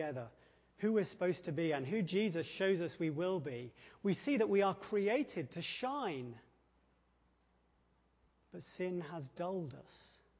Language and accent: English; England, United Kingdom; there are some embarrassing lacks in my knowledge of my home country. I have never been to Westminster Abbey, for example, even though I've lived fairly close to it for a number of years.